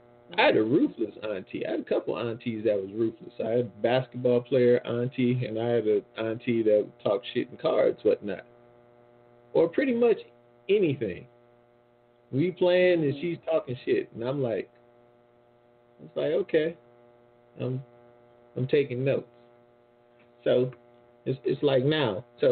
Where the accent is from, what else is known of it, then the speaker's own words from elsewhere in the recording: New Orleans, Louisiana, United States; Because growing up in New Orleans, we didn't make a lot of money.